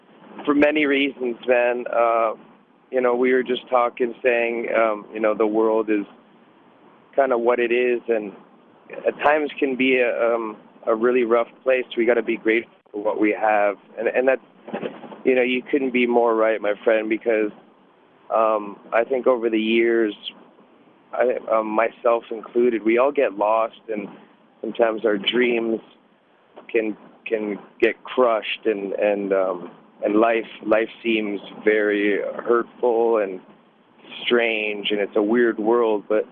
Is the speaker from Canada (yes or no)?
yes; Toronto, Ontario, Canada; We're heading down to my hometown, Toronto.